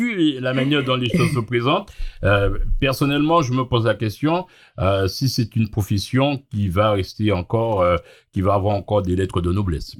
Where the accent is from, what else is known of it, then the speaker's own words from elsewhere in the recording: Le Lamentin, Martinique; nous sommes originaires du Lamantin